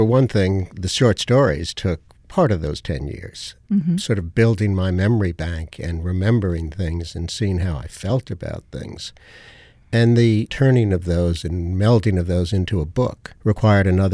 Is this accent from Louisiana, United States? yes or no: yes; Metairie, Louisiana, United States; But curiously enough, I grew up in Metairie.